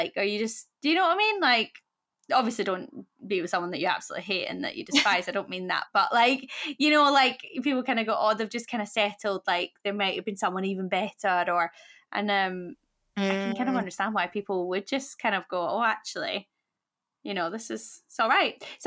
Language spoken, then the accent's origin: English; Scotland, United Kingdom; now in London, United Kingdom; I'm Scottish, he's Welsh, we live in London.